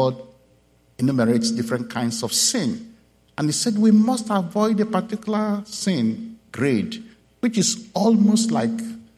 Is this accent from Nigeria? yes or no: yes; Nigeria; Actually, I come from Nigeria. I came in last month. And I live and I work in Nigeria.